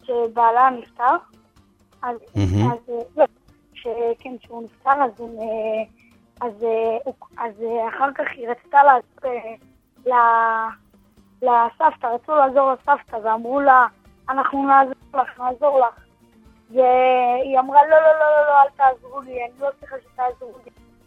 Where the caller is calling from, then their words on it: Modi'in Illit, Judea and Samaria Area, Israel; אני ממודיעין עילית.